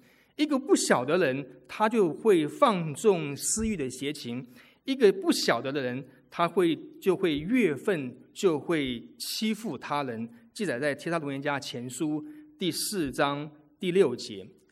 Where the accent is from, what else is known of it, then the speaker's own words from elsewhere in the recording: Taiwan; 我从台湾来台湾来的小男孩子都需要经过当兵的训练